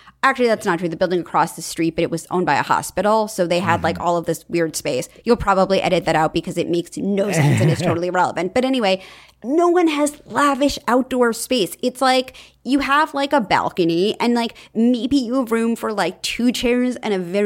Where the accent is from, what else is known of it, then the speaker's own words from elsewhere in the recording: New York City, New York, United States; No one has a lot of outdoor space in New York City. I'm from New York City.